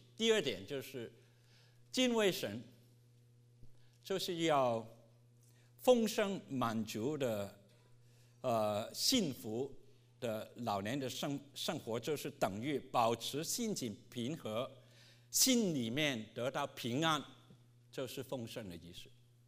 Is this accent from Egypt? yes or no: no; Hong Kong; 我从香港来，香港700万人